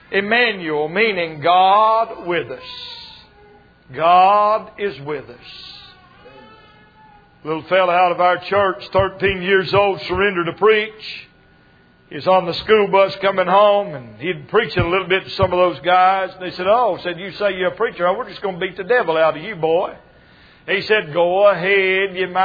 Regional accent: North Carolina, United States; But I'm from North Carolina. And we used to take vacation in Florida.

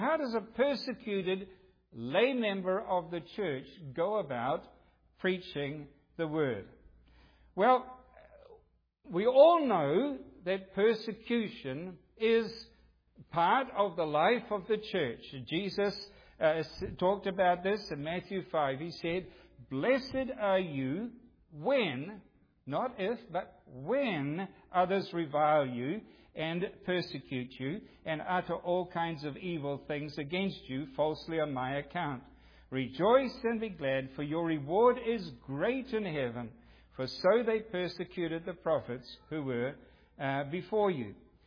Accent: New Zealand; So I'm in New Zealand. I grew up in New Zealand. It's a volcanic country.

